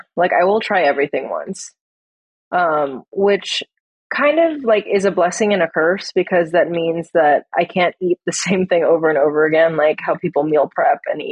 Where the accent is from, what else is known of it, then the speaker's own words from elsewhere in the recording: Philippines; Yes, I am Filipina. Okay. Proud Filipina.